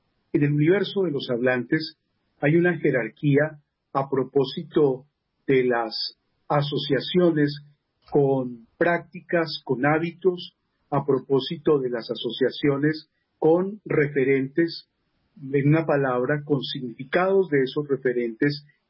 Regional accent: Quindío, Colombia; now in Bogotá, Colombia; yo vengo de el Quindío, nací entre Caldas y Quindío, y en el pasado, en la antigua Antioquia

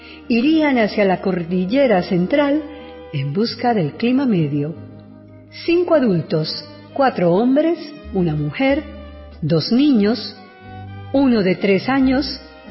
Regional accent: Líbano, Tolima, Colombia; born there; Y eso ocurrió allá en el Líbano, donde yo nací

